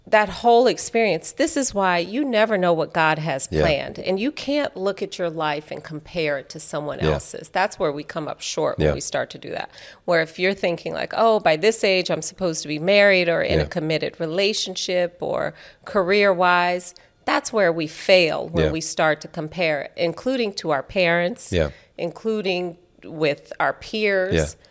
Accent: Las Vegas, Nevada, United States; growing up in Vegas

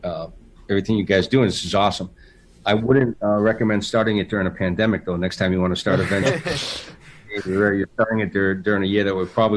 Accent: New England, United States; Well, I'm from New England, so that automatically makes it.

